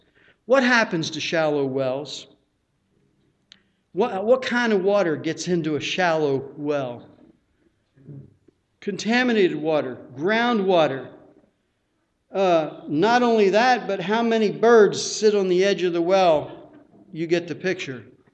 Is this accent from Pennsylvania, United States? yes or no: no; West Virginia, United States; Another illustration, I grew up in Mineral County, West Virginia. Can you guess why it was called Mineral County?